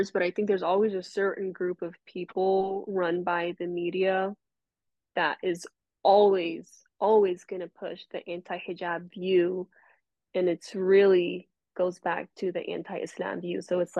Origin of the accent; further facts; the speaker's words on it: Texas, United States; like I'm still an American and I'm gonna go back to Texas